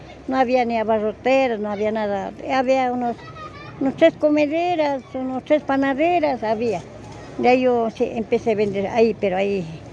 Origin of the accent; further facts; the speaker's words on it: Ambato, Tungurahua, Ecuador; No, yo soy de Ambato, yo vivo en Ambato.